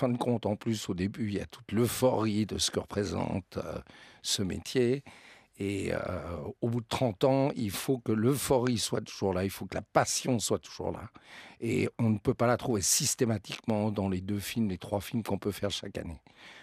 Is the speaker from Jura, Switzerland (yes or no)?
no; Geneva, Switzerland; je suis arrivé en Suisse. Et donc, j'ai été élevé à Genève depuis que je suis tout petit.